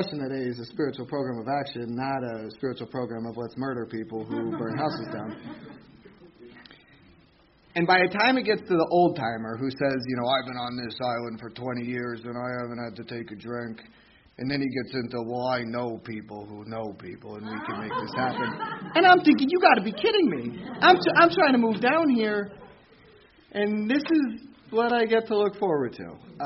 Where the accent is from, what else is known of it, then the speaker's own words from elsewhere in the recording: New Tripoli, Pennsylvania, United States; I was raised up in Pennsylvania, up in New Tripoli. I started my my career of drinking probably in like Allentown area.